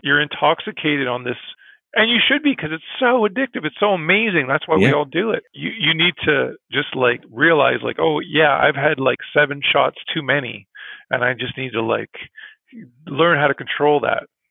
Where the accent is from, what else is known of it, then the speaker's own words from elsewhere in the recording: Nova Scotia, Canada; also born or lived in Ontario; I came from Nova Scotia, so that's, we're from the east.